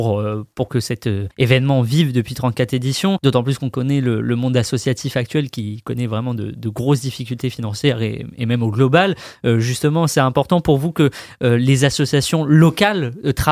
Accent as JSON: {"language": "French", "region": "Nouvelle-Aquitaine", "country": "France", "said": "on l'a dit, on vient de Dordogne, du département à côté."}